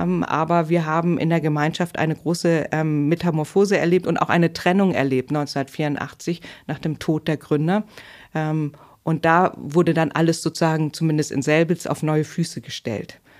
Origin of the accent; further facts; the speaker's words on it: Hamburg, Germany; Also ich komme aus Hamburg. Ich war mit 14 das erste Mal bei St. Pauli.